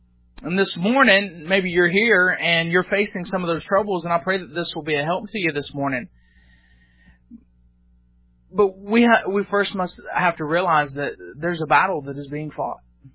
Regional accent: Dalton, Georgia, United States; I grew up in Dalton, Georgia, and was raised at Whitfield Baptist Church

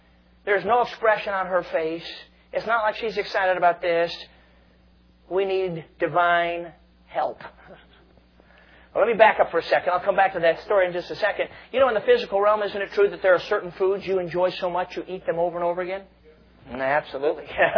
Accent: Chicago, Illinois, United States; Now, I think I can say this because I grew up in Chicago, okay? Now, Chicago's not as big as New York, I'll admit that.

